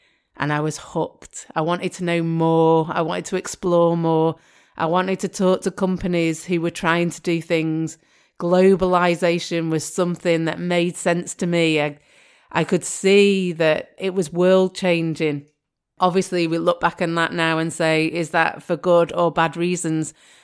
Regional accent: North West England, United Kingdom; And growing up in the Northwest was pretty special because ICI companies were everywhere and they were breaking up

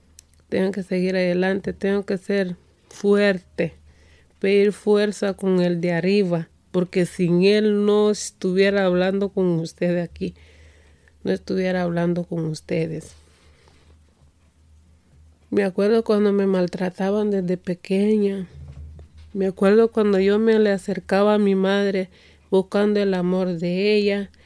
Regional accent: Honduras; moved away; soy de Honduras. Llegué y yo emigré a ese país en el 2016.

